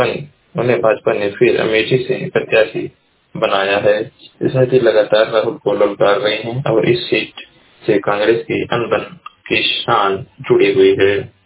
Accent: Uttar Pradesh, India; मैं जिला महाराजगंज का निवासी हूँ।

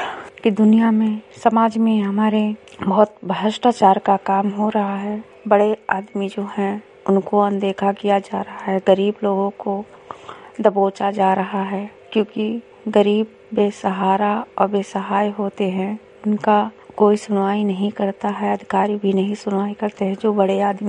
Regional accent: Lakharampur, Uttar Pradesh, India; मैं विकास खंड विशेषरगंज से हूँ, ग्राम पंचायत लखारामपुर, जिला बहराइच, गांव लखारामपुर से।

